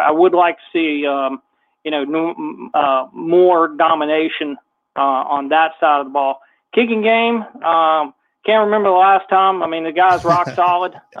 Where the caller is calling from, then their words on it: Virginia, United States; Hey, Kyle … I'm calling you from Virginia.